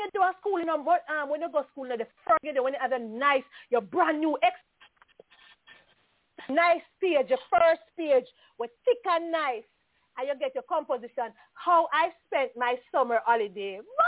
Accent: Jamaica; That was one of my favorite poems because it reflected everything we did as children growing up in Jamaica.

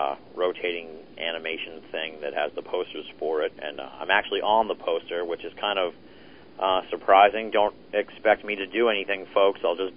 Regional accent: Boston, Massachusetts, United States; I'm from Boston.

